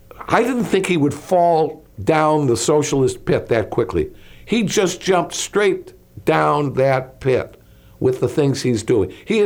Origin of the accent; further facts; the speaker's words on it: Chicago, Illinois, United States; I was growing up in Chicago.